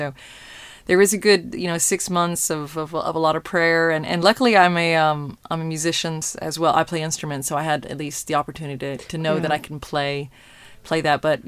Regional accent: Alabama, United States; born there; from Alabama, because I was born in Alabama.

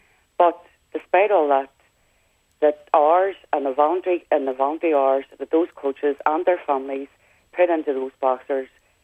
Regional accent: Belfast, Northern Ireland, United Kingdom; I grew up in North Belfast

